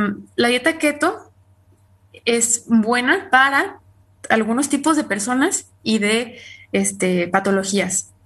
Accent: Mexico; Y más nosotros que somos mexicanos, ¿no?

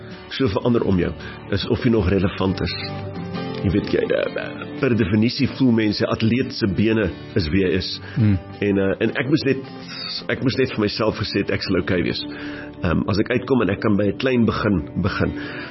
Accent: Reitz, Free State, South Africa; Ek kom van die Vrystaat af, so in die dorpie waar ek was ek die beste gitaarspeler in die dorp

